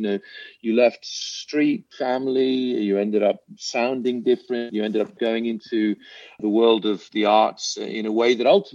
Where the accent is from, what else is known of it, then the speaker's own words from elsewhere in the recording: Belfast, Northern Ireland, United Kingdom; my early years growing up in Belfast.